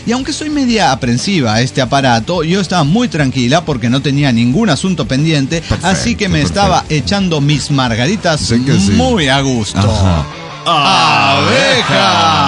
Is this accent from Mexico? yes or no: yes; Mexico City, Mexico; born there; El problema radica en que yo nací en el Distrito Federal.